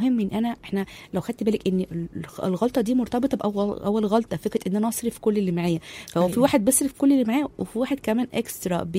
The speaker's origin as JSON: {"language": "Arabic", "country": "Egypt", "said": "احنا كمصريين دول اكتر. اشهر ثلاث حاجات بنعملهم في حياتنا"}